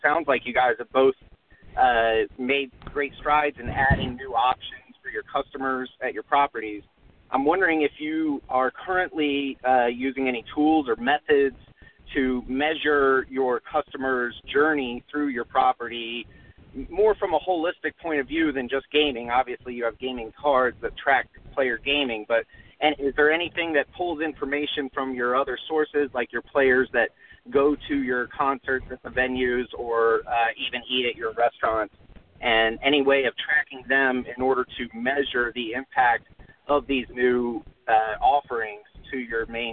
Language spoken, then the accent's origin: English; Las Vegas, Nevada, United States; I'm from Las Vegas.